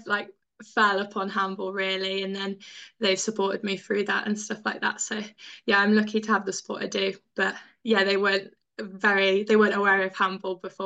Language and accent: English; Nottingham, East Midlands, United Kingdom; I grew up in Nottingham. I lived in Nottingham until I decided to go to Loughborough University for university.